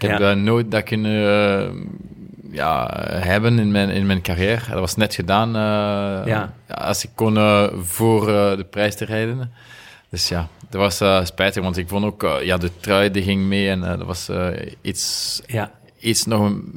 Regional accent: Wallonia, Belgium; Omdat ik ben van Remouchon en de rivier Amblève noemt ze. Is daar.

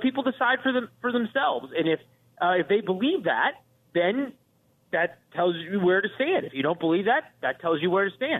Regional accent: Missouri, United States; also born or lived in Illinois / Iowa / Arkansas / Georgia; I grew up in Missouri, but I spent a lot of time in Illinois, Iowa, Arkansas, a little bit of time in Tennessee growing up, a lot of time in Georgia.

